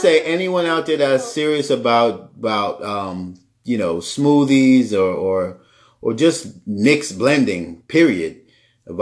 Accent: New York, United States; listen, I'm from New York. I've never had, my mom had a little charcoal grill in our backyard.

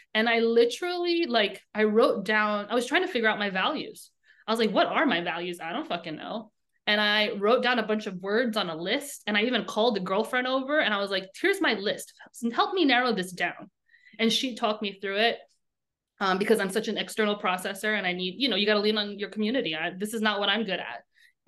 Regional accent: New York, United States; I'm from New York, and you mind your business.

